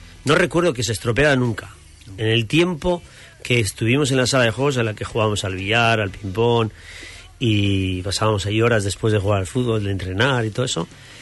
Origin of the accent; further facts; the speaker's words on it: Barakaldo, Basque Country, Spain; de mi ciudad, de mi pueblo, yo soy de Bilbao, soy de Baracaldo